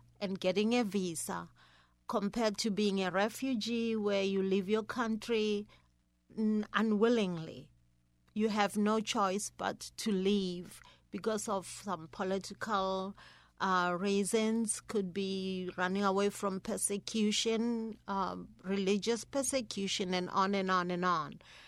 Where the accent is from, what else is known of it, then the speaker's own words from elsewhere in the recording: South Africa; now in Grinnell, United States; I came from South Africa during the apartheid era, and where there was segregation, complete segregation, and I landed in Grinnell, where I was probably 1% of the community